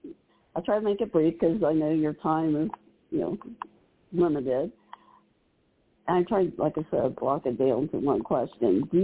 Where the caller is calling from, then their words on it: Ohio, United States; Ohio. I called a couple